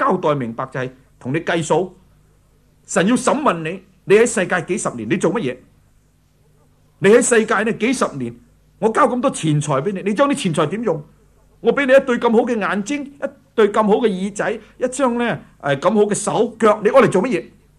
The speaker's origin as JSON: {"language": "Cantonese", "region": "Guangdong", "country": "China", "said": "我哋广东人话佢大卖大包"}